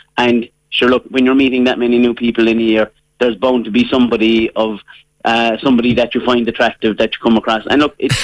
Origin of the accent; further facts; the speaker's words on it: Dunamore, Munster, Ireland; I'm from Dunamore in County Cork.